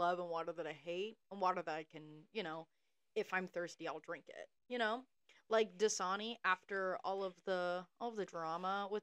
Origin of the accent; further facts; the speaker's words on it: Ireland; Okay. I'm Irish.